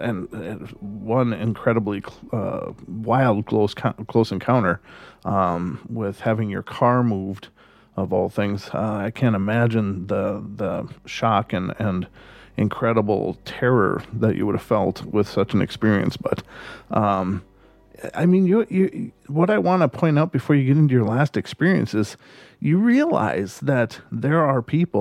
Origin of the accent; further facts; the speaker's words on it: Minnesota, United States; but I'm from Minnesota originally, and so I know that it's called Oregon.